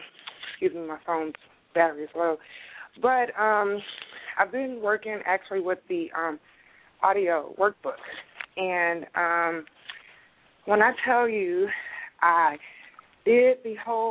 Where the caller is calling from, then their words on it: Houston, Texas, United States; I'm calling from Houston.